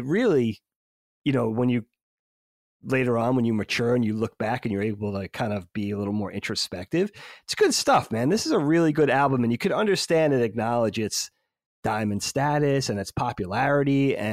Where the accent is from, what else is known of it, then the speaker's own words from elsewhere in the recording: New York, United States; And, you know, we grew up in New York, so we had Hot 97